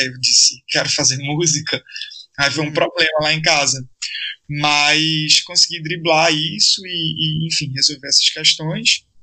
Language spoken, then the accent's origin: Portuguese; Garanhuns, Pernambuco, Brazil; also born or lived in Recife; Eu sou do interior de Pernambuco, né? Sou de Garanhuns. Sim. E aí, foi de Garanhuns, mas aí eu fui para Recife em 2003, eu acho.